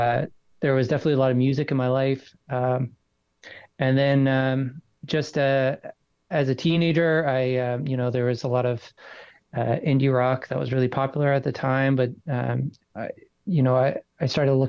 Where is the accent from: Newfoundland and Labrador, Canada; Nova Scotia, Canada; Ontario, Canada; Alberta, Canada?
Newfoundland and Labrador, Canada; now in Vancouver, Canada; currently based in Vancouver, BC. I'm originally from Newfoundland, and I'm very happy to be here.